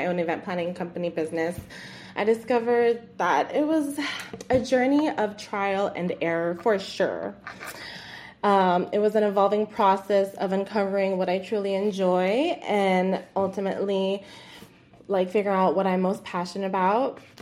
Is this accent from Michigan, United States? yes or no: no; Rancho Cucamonga, California, United States; I grew up in Rancho Cucamonga in the Inland Empire.